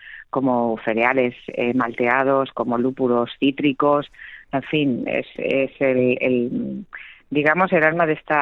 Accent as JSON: {"language": "Spanish", "town": "Madrid", "region": "Community of Madrid", "country": "Spain", "lives_now": "Cerezo, Spain", "said": "Yo soy madrileña, nos conocimos hace unos años"}